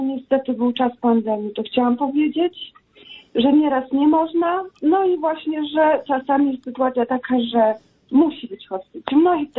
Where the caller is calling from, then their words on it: Wałbrzych, Lower Silesian Voivodeship, Poland; z Wałbrzycha